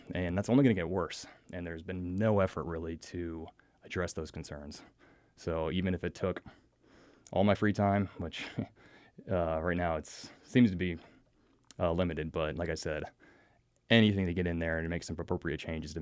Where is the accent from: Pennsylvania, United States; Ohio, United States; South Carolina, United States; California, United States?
Pennsylvania, United States; moved away as an adult; now in North Carolina, United States; I grew up in Pennsylvania originally. Didn't really see the ocean until I was about 10 years old.